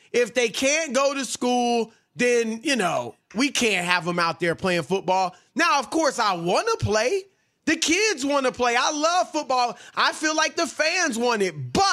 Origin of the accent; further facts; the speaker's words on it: Louisiana, United States; You know, I'm from Louisiana. And I like his whole demeanor, his accent. You know, he's one of those Bayou country Cajun. I'm Creole.